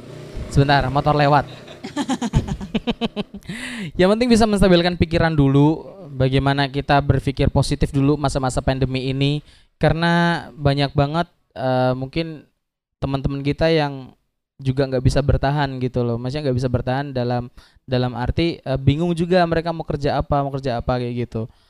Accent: Demak, Central Java, Indonesia; now in Semarang, Indonesia; jajanan aku waktu kecil zaman SD sih, zaman di Demak. Karena di Demak emang ada di Demak gitu. Jadi ya udah, aku jual di Semarang aja.

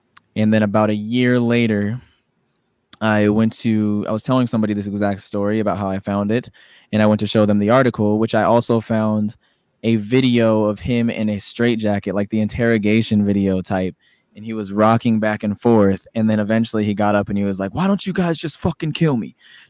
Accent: Denver, Colorado, United States; I was living in Denver. I grew up in Denver.

